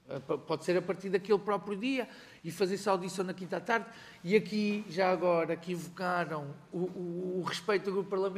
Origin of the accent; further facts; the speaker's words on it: Lisbon, Portugal; sendo que eu sou de Lisboa